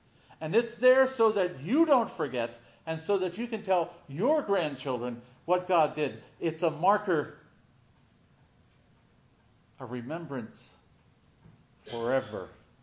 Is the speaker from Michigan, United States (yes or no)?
no; Boyertown, Pennsylvania, United States; In my hometown, in Boyertown, Pennsylvania. In the center of town is Trinity Evangelical Lutheran Church.